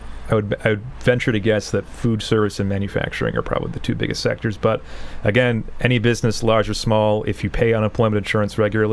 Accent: Michigan, United States; I'm from Michigan, and I assume everyone here is a Red Sox fan.

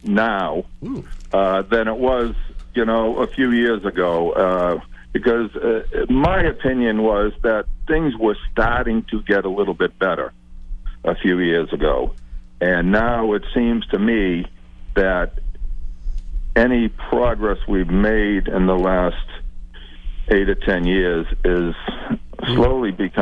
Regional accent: Abington, United States; I'm from Abington, and just full disclosure, I do know everybody in the studios tonight

